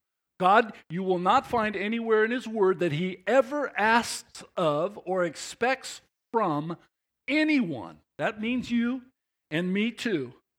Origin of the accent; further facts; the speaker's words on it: Phoenix, Arizona, United States; I was from Phoenix. I lived there most of my life, and it was like 110 on a normal.